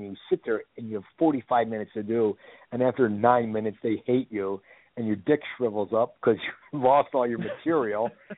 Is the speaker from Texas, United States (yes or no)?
no; New Jersey, United States; I mean, I grew up in New Jersey, so I call it east, but I call you south.